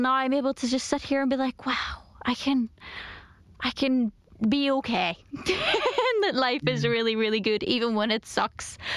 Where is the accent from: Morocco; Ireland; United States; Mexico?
Ireland; I'm Irish, like I will have a fear of being an egotist